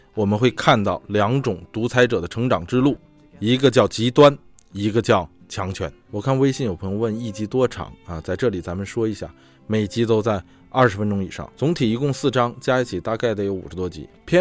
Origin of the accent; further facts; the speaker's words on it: China; 所以作为中国人咱们就心态就比较解脱